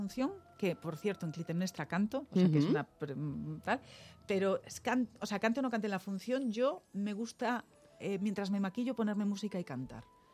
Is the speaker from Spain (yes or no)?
yes; Galicia, Spain; Yo soy una mujer fuerte, tengo carácter, soy gallega